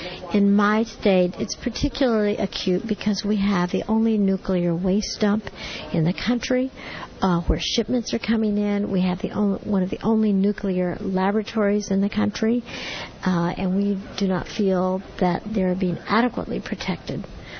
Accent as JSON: {"language": "English", "region": "New Mexico", "country": "United States", "said": "the Attorney General from New Mexico, and I come from New Mexico"}